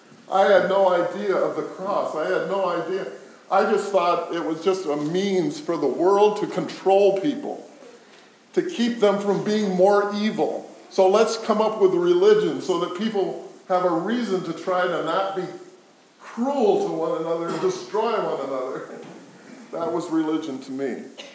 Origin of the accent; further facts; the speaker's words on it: Rockford, Illinois, United States; In Rockford, Illinois.